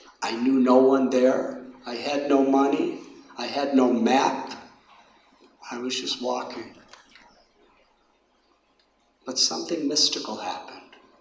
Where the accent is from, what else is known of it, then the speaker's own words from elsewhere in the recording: United States; born there; And I've been to the White House in America. And although I was born in America, I must honestly say that the President's Palace in India is much nicer.